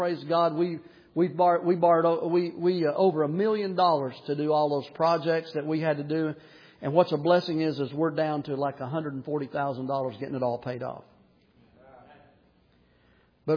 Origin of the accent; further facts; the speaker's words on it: Tennessee, United States; Because I'm from Tennessee. And I'm telling you, I struggle every year in the winter.